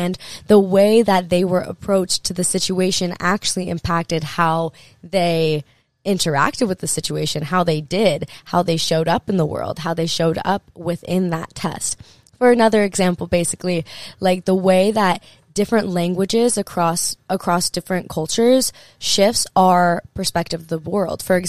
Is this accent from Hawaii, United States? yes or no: yes; Hawaii, United States; Like, and I grew up in Hawaii, and with that, I had this big pressure around feeling like, oh, I'm not a surfer or whatever.